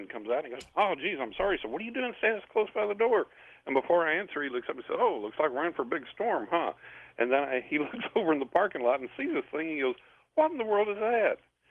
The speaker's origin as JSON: {"language": "English", "town": "San Angelo", "region": "Texas", "country": "United States", "tie": "born or raised there", "said": "I was living in my hometown of San Angelo, Texas, and we're right on the tip end, I think, of Tornado Alley."}